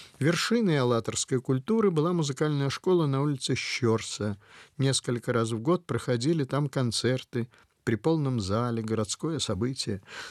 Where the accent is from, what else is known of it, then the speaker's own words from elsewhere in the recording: Alatyr, Chuvashia, Russia; моего родного города Алатыри Чувашской Республики, бывшая Симбирская губерния.